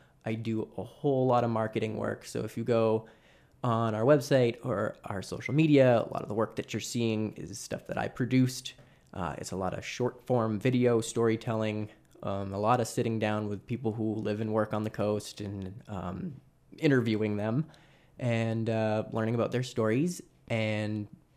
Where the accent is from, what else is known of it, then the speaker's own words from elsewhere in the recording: Scarborough, Maine, United States; I grew up in southern Maine, so the town of Scarborough. I've lived in Maine my whole life. I don't think I've ever left the state for more than maybe a month at a time.